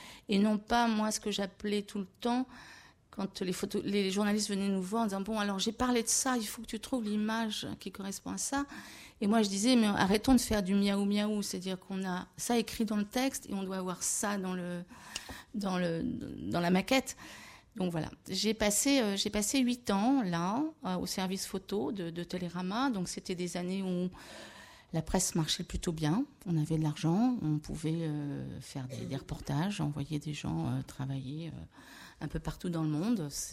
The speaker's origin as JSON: {"language": "French", "country": "Senegal", "tie": "born or raised there", "said": "J'ai une enfance africaine, j'ai grandi au Sénégal."}